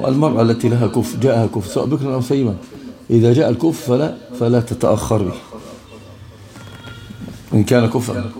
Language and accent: Arabic; Egypt; عندنا في مصر مثل عامي للناس وقد يؤخذ به هنا